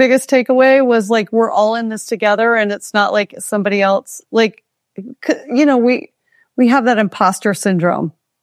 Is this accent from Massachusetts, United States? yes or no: no; Kenai, Alaska, United States; I grew up in Kenai, Alaska, third generation Alaskan homesteaders.